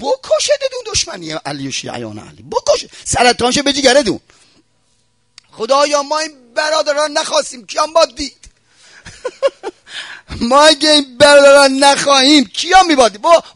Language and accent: Persian; Isfahan, Iran; now in Qom, Iran; منم از اصفهان اومدم قم